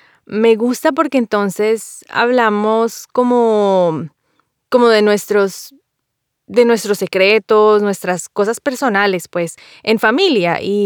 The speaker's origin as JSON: {"language": "Spanish", "country": "Panama", "said": "soy de Panamá."}